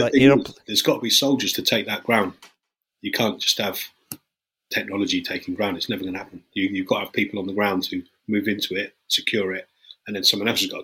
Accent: United Kingdom; You know, I know I'm going to be biased because I'm British

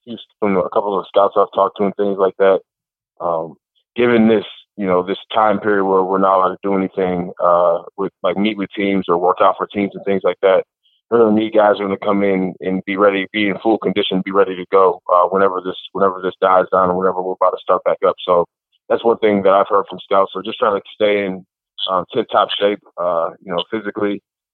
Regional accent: Midwest, United States; growing up in the Midwest, it just was nice to enjoy the warm weather in the middle of January, for when it's, really cold up here.

